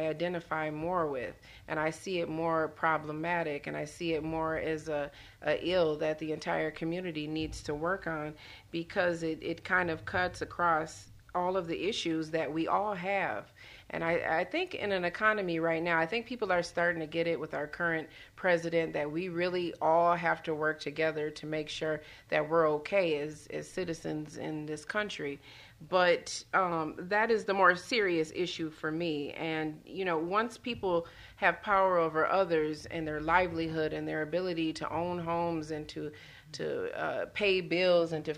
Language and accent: English; Minneapolis, Minnesota, United States; now in St. Cloud, United States; I grew up in the Twin Cities, which isn't the most diverse place in the world, but where I lived, it was. Right in the inner city, South Minneapolis.